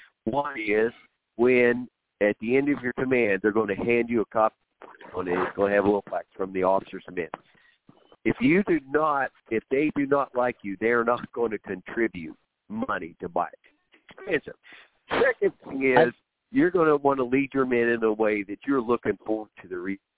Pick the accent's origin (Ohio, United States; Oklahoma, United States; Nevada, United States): Oklahoma, United States; And I worked with a Native American, you know, in growing up in Oklahoma.